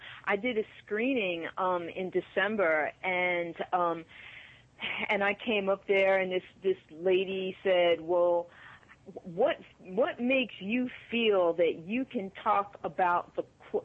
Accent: Bronx, New York, United States; And I'm like, well, I grew up in the Bronx.

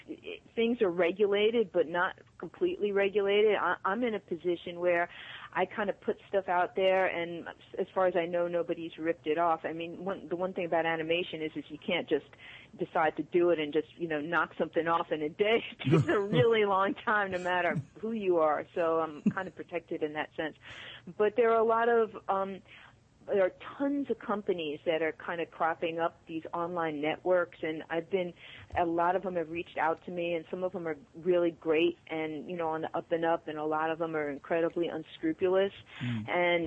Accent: Bronx, New York, United States; And I'm like, well, I grew up in the Bronx.

